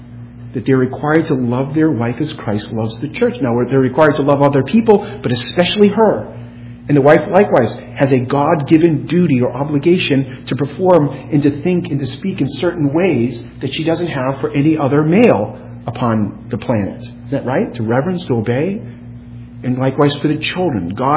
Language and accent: English; United States; I've been born in America. I've mainly only ever been in America. I'm an American.